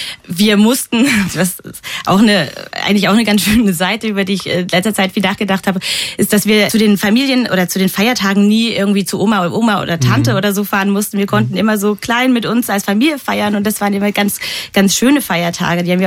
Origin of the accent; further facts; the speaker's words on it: Balingen, Baden-Württemberg, Germany; Balingen ist eine kleine Stadt in der Nähe von Tübingen, an der Schwäbischen Alb. Da bin ich aufgewachsen und geboren auch und so.